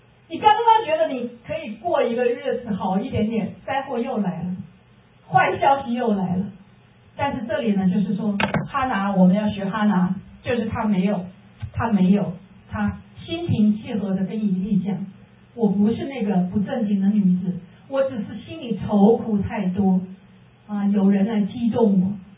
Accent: Wuhan, Hubei, China; 是我是武汉人，我用武汉话跟神祷告，因为我已经没有力气用普通话跟神说，我只有武汉话，

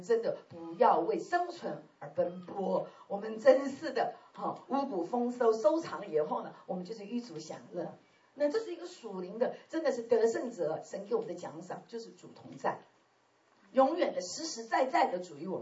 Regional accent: China; 就好像我们中国人过年一样。哦，我们中国人吃1个月啊

